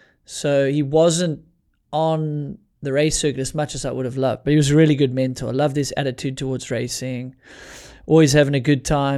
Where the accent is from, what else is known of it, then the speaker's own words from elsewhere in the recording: South Africa; And look, the challenge is, as a South African, the industry's in America, so they're going to back Americans first.